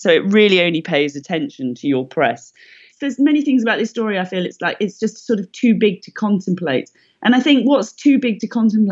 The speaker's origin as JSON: {"language": "English", "region": "Wales", "country": "United Kingdom", "said": "I'm from Wales"}